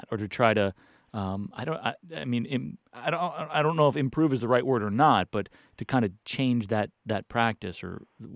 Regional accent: Northeast, United States; So I grew up in the Northeast, and traditionally, there is Thanksgiving Day football, high school Thanksgiving Day football in the Northeast.

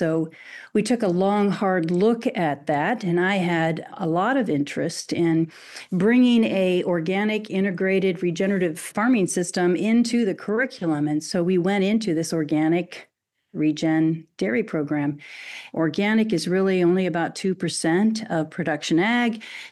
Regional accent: Illinois, United States; I was born into agriculture in the breadbasket of the country. I grew up in Illinois. My family farms

